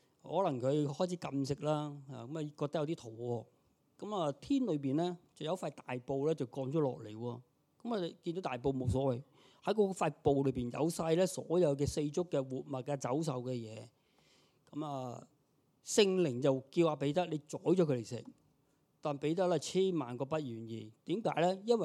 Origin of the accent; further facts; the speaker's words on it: Hong Kong; 一攞張身份證出嚟，我係香港人。